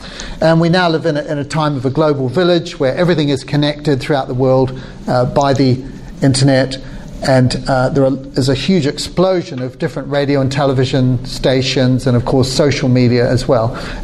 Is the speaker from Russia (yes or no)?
no; New Zealand; So where do I come from? I, you know, I'm a New Zealander.